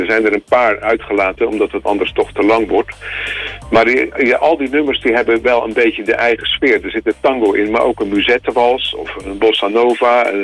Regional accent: Zierikzee, Zeeland, Netherlands; Ja, ik heb op school gezeten in Zierikzee. Ik ben een echte Zeeuw.

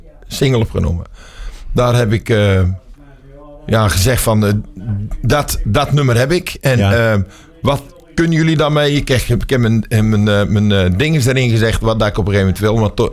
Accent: Woudrichem, North Brabant, Netherlands; De videoclip is in mijn eigen geboorteplaats opgenomen. Ik kom uit Woudrichem vandaan.

